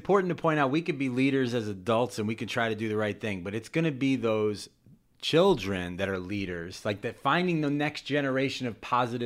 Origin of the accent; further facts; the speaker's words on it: New York, United States; now in San Jose, United States; I'm from New York, and I never used to see this many homeless people as I do in San Jose.